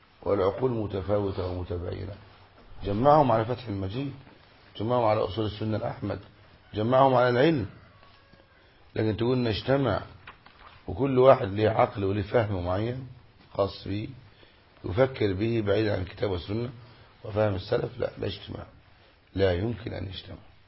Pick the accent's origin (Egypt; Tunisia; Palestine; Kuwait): Egypt; أنا من مصر